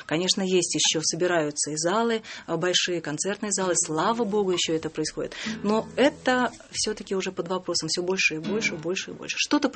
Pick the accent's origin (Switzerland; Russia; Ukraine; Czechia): Russia; Ufa, Bashkortostan; also born or lived in Nizhnevartovsk / Surgut; Во-первых, я из Уфы. Угу. Я уфимская. Потом я жила в городе Нижневартовске.